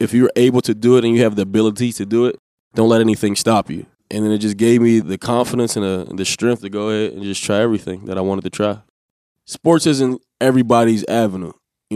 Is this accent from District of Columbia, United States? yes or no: no; Pittsburgh, Pennsylvania, United States; I grew up in Northview Heights, born and raised all up until high school. Once I graduated from high school, I went on to Pitt.